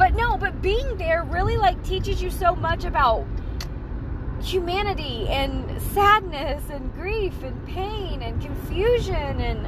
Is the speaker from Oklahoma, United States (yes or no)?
yes; Oklahoma, United States; But she lives in Texas, and, you know, I was from Oklahoma, and we were both like, how the fuck we end up in here?